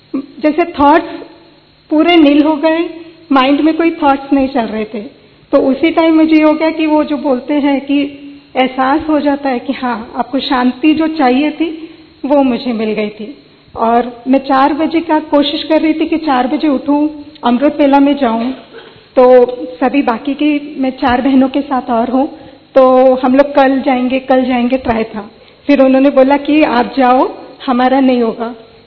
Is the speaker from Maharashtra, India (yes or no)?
yes; Chhatrapati Sambhajinagar, Maharashtra, India; पहले मैं छत्रपति संभाजी नगर से हूँ